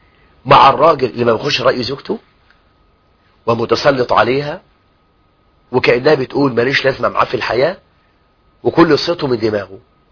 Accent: Egypt; أن يجعل الله عز وجل بلدنا مصر سخاء الرخاء

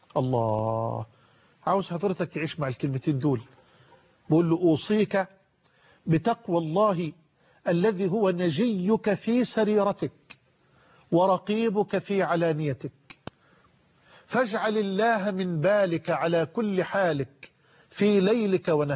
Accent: Egypt

